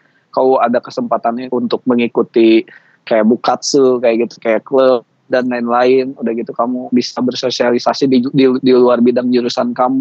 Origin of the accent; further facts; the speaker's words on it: Indonesia; gue sebagai orang Southeast, orang Indonesia